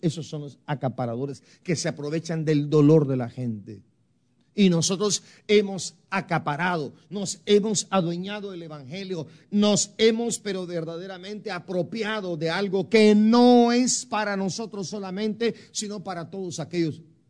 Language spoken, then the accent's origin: Spanish; Guatemala; Guastatoya, El Progreso, en mi país, en Guatemala.